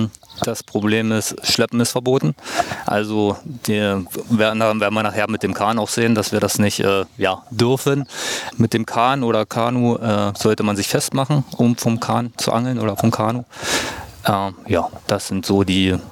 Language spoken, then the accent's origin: German; Lübbenau, Brandenburg, Germany; bin hier direkt in Lübbenau aufgewachsen und ja, seitdem in meiner Heimat.